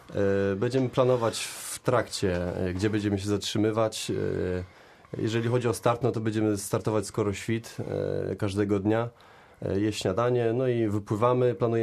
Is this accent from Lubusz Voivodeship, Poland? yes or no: no; Szczecin, West Pomeranian Voivodeship, Poland; No, dlatego, że jesteśmy ze Szczecina w zasadzie i tędy przez nasze miasto przepływa